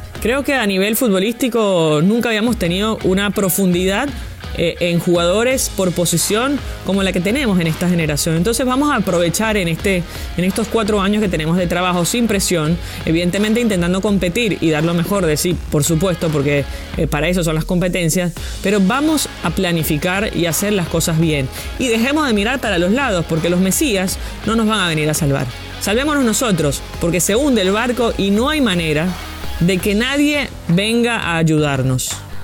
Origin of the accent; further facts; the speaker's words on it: Venezuela; siendo venezolano, lamentablemente, te van a pitar falta